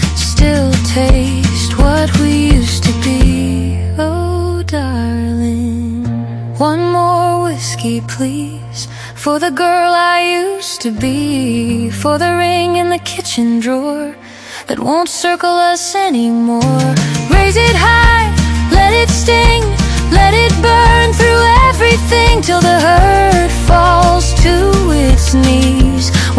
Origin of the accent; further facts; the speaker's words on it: South Africa; from South Africa.